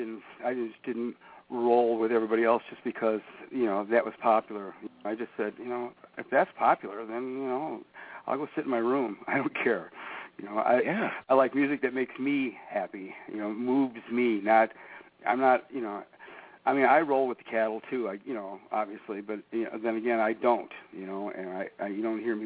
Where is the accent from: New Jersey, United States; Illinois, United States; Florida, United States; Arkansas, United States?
Illinois, United States; Chicago; But when I grew up in Chicago, I listened to everything.